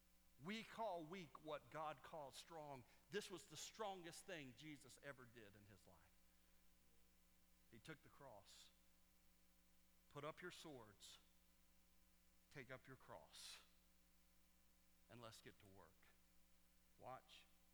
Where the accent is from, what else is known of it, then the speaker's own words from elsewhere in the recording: United States; I mean, look, I'm an American too.